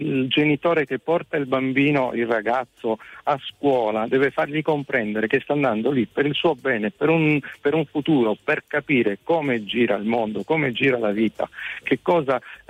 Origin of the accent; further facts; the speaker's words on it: Brindisi, Apulia, Italy; now in Bergamo, Italy; ma sono originario di Brindisi, quindi vicino alla situazione accaduta.